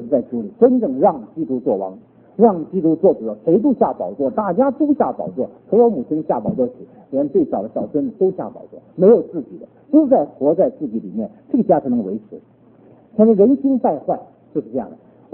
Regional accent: Northeast China, China; 我是东北人，你拿吃东西来说，我东北人吃馒头的啊

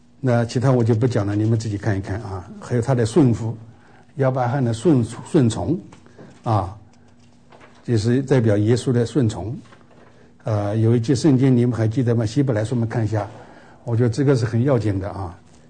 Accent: China; 因为美国人没有送红包的习惯嘛，不像我们中国人

